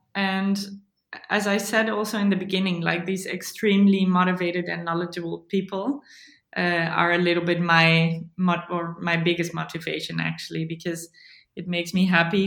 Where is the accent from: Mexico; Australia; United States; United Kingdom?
Mexico; Yeah, well, I grew up in Mexico, in the Pacific Ocean site, in the coastal area.